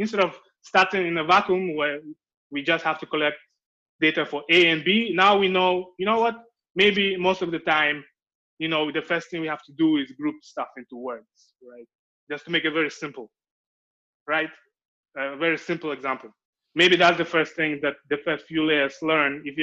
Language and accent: English; Ghana; So speaking about life issues, I'm from Ghana. In Ghana, we do not have Google Translate.